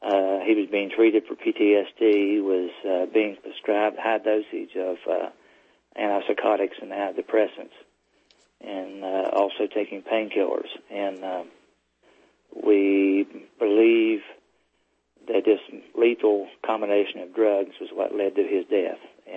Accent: Cross Lanes, West Virginia, United States; from Cross Lanes, West Virginia, near Charleston.

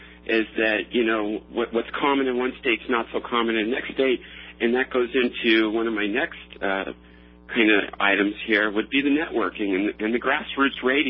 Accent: California, United States; obviously I'm from California, but there's so much different issues per state

